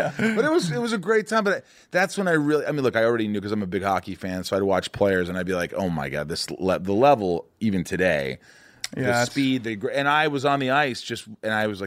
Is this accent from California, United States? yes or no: no; Indiana, United States; I grew up in Indiana, and I was fine. I used to go to camp in Canada